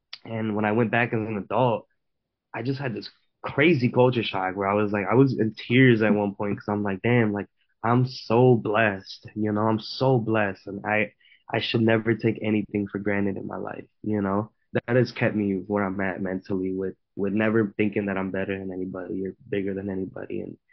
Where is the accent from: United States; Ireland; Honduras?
Honduras; I grew up in Honduras. I was born here, but I grew up in Honduras for a big part of my life. And then also, when I moved back here as a kid, I was still going back and forth from Honduras.